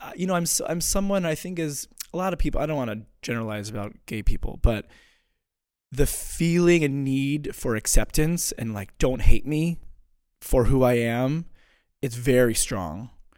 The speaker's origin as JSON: {"language": "English", "town": "Potomac", "region": "Maryland", "country": "United States", "tie": "born or raised there", "said": "So I grew up in Maryland, in Potomac, Maryland. My father was the rabbi of the synagogue where I grew up."}